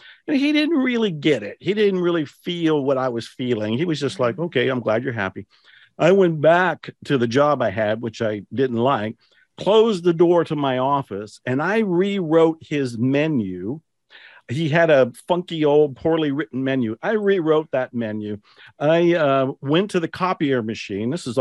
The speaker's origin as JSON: {"language": "English", "region": "Ohio", "country": "United States", "tie": "born or raised there", "said": "Now you have to remember, I'm in Texas and I grew up in Ohio on Italian food, which I was not getting in Texas."}